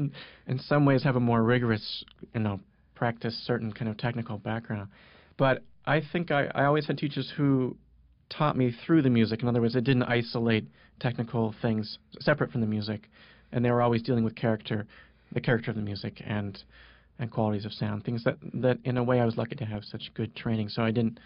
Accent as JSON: {"language": "English", "town": "Santa Barbara", "region": "California", "country": "United States", "tie": "born or raised there", "said": "I grew up in Santa Barbara, California."}